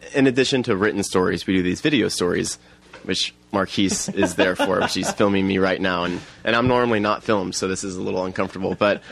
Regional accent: Driftwood, Texas, United States; also born or lived in Brooklyn; I was thinking about that when I was living in Brooklyn, New York, but I'm from Driftwood, Texas.

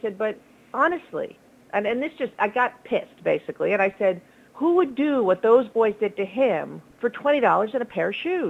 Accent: New York City, New York, United States; you know, I'm from New York City. We don't see stars.

